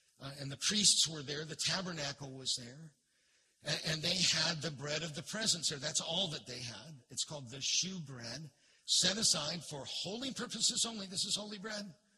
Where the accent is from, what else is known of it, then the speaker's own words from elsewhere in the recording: Florida, United States; Now, I grew up in Central Florida. And when I grew up in Central Florida, there were orange groves everywhere.